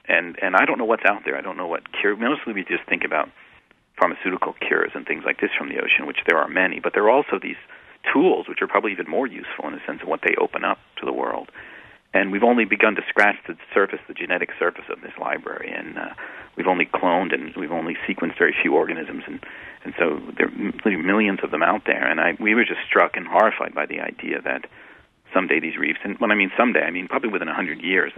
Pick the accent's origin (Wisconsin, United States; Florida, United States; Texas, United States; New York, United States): Florida, United States; I've been a diver my entire life. I grew up in Florida.